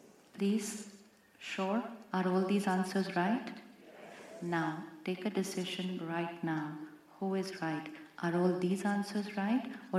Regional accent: India; And you know what? I came all the way from India to meet you.

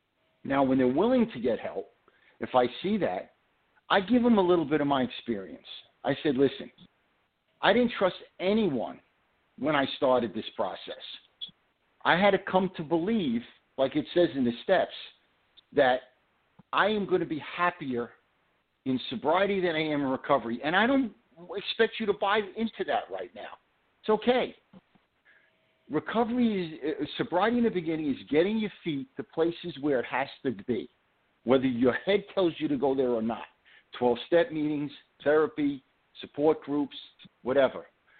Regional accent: Brooklyn, New York, United States; I'm more like a guy that was born and raised in Brooklyn than a doctor.

